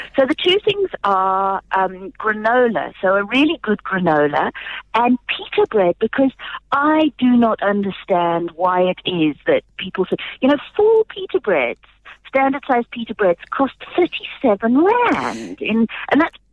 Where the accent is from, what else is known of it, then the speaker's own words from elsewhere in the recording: England, United Kingdom; now in South Africa; I grew up in England